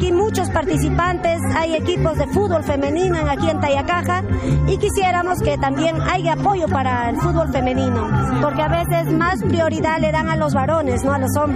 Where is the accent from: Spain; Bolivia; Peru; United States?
Peru; No todos somos de aquí. Lo de bueno que no hay complicación porque todos somos del Perú.